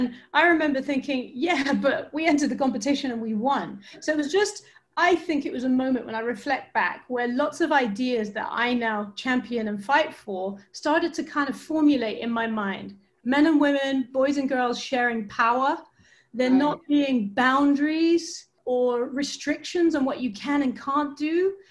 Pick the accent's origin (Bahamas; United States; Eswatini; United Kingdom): Eswatini; I grew up in Southern Africa, and at that time we were living in a tiny little landlocked country called Swaziland, and I spent most of my childhood there.